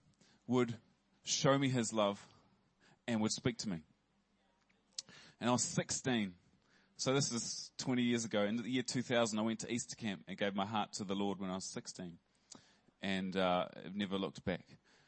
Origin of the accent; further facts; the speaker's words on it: Christchurch, Canterbury, New Zealand; Hey, I grew up in Christchurch. Family of five. It's all right too. Family of five.